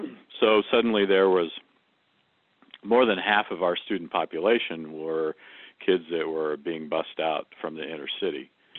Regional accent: Independence, Missouri, United States; I grew up in Independence, Missouri, on the western side of that community where we were actually at the time in the Kansas City School District.

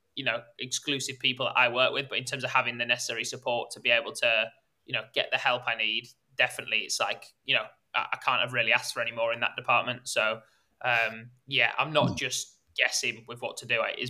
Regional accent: Leeds, Yorkshire and the Humber, United Kingdom; now in Cambridge, United Kingdom; I'm based in Cambridge at the moment, run for Cambridge and Coleridge. I'm originally from Leeds.

